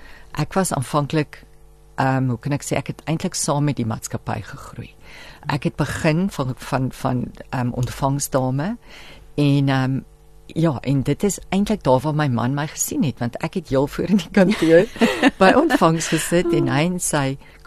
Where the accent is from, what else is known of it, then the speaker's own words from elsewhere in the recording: Frankfort, Free State, South Africa; ons het toe in Frankfurt groot geword. Ek was in Frankfurt in Wilgrivier Hoërskool, het ek gaan my skoolloopbaan gehad